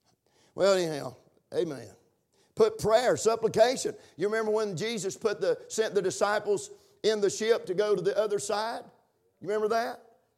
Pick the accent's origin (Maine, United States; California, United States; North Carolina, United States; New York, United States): North Carolina, United States; Rosman; I was raised in Rosman, North Carolina. Y'all knew that.